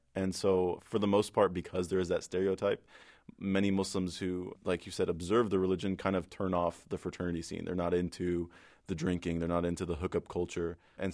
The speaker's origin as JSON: {"language": "English", "country": "United States", "tie": "born or raised there", "said": "And so growing up in America, a lot of us kind of have to live a double life."}